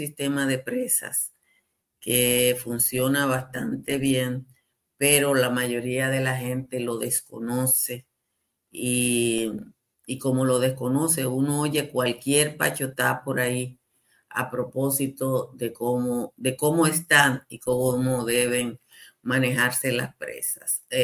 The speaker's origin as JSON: {"language": "Spanish", "town": "Nizao", "region": "Peravia", "country": "Dominican Republic", "said": "Cuando hacen ese desfogue, yo que soy de Nizao, lo entiendo perfectamente"}